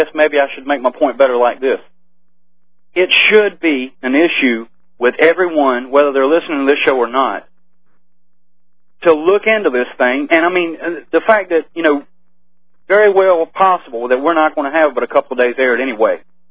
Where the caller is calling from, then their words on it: North Carolina, United States; North Carolina.